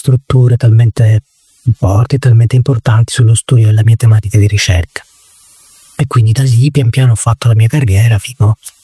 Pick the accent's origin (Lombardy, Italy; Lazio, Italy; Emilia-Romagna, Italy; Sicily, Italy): Sicily, Italy; io sono siciliano di nascita, in realtà sono anche siciliano di formazione.